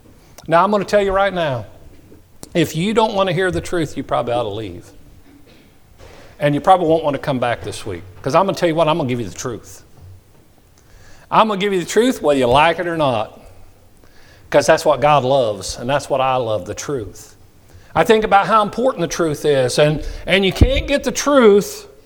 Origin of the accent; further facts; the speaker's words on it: Kansas, United States; I never, growing up in South Central Kansas